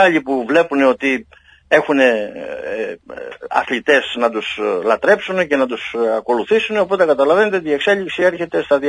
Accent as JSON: {"language": "Greek", "town": "Patras", "region": "Western Greece", "country": "Greece", "said": "εγώ είμαι από την Πάτρα"}